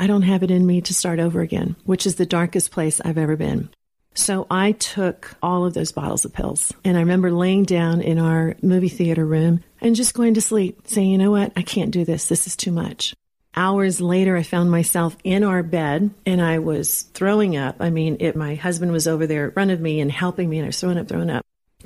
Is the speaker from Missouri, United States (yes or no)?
no; Texas, United States; And I'm from Texas. A Texan is very grounded.